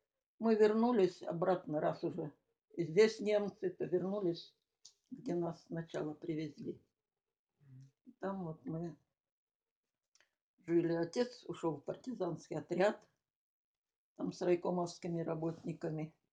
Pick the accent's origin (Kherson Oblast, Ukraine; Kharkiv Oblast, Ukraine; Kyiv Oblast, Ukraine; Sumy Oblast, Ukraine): Kherson Oblast, Ukraine; born there; Я родилась на Украине.